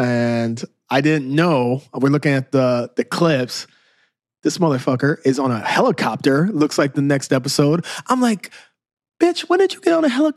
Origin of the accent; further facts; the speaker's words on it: Illinois, United States; now in Chicago, United States; We're from Southern Illinois. We moved to Chicago.